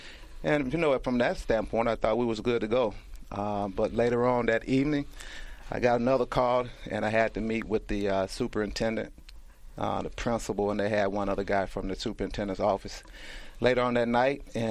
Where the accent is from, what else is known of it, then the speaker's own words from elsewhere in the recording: Waterloo, South Carolina, United States; I grew up in South Carolina.